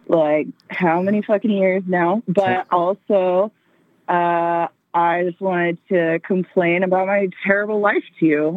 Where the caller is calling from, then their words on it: Boise, Idaho, United States; Boise, Idaho.